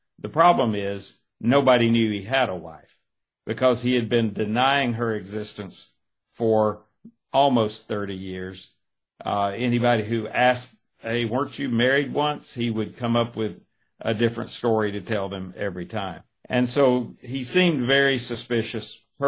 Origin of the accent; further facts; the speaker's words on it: Ringgold, Georgia, United States; Well, I grew up in around Ringgold, Georgia. I grew up in a little smaller town, actually, in Catoosa County, Georgia. That's northwest Georgia, just south of Chattanooga, Tennessee.